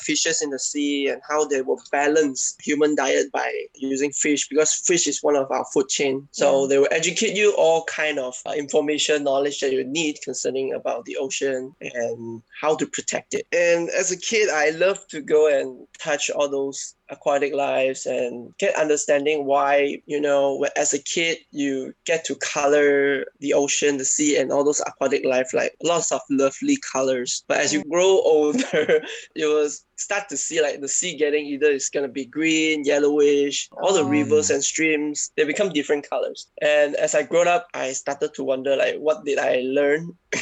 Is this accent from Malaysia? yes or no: yes; Ipoh, Perak, Malaysia; I'm from Ipoh in the state of Para.